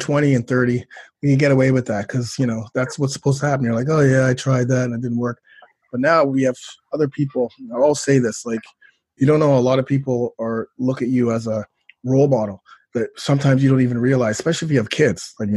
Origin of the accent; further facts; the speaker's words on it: Toronto, Ontario, Canada; I grew up in Toronto